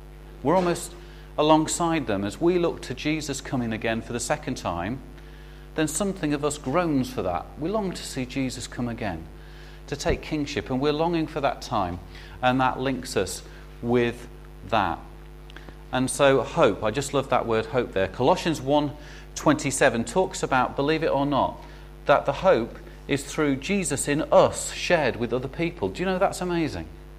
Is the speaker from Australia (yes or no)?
no; Birmingham, West Midlands, United Kingdom; I can say that because I'm from Birmingham